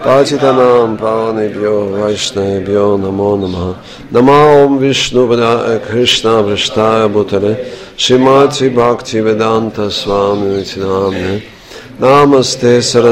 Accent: Russia; English is a second language; I am from Russia, and first translation of Bhagavad Gita into Russian was made 200 years ago under the control of Russian Orthodox Church.

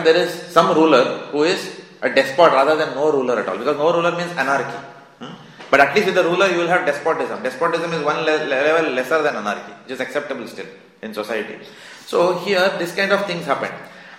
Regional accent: Mumbai, Maharashtra, India; many years back, because I come from Bombay. Bombay is the land of gundas, and where I lived also

